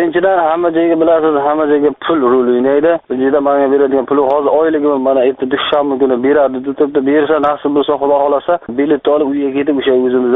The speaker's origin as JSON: {"language": "Uzbek", "region": "Navoiy Region", "country": "Uzbekistan", "said": "\"Men Navoiydanman, sen qaydasan?\""}